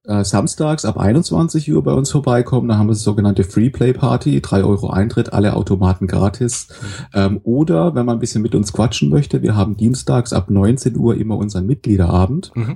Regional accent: Karlsruhe, Baden-Württemberg, Germany; ich komme aus Karlsruhe, also weil du gerade It's a Me angesprochen hast. Also ich bin tatsächlich Italiener, aber ich bin kein Klempner, ich bin Lehrer.

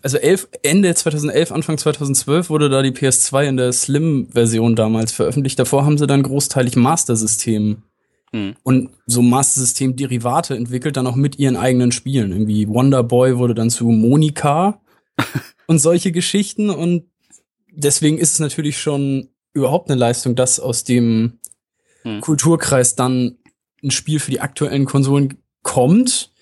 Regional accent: North Germany, Germany; Ich komme aus dem Norden.

